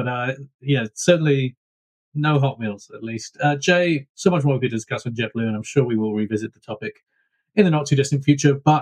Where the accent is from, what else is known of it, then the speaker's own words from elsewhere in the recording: Scotland, United Kingdom; Speaking as a Scotsman and as someone who studied there for 4 years